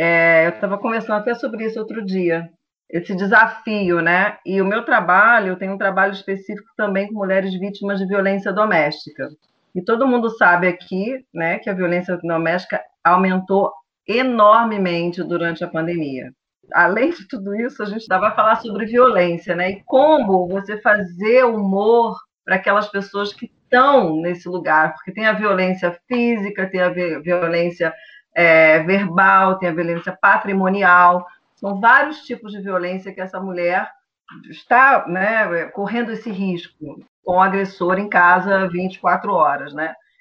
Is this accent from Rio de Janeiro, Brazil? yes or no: yes; Rio de Janeiro, Brazil; Eu sou do Rio de Janeiro, mas vim aqui dirigir.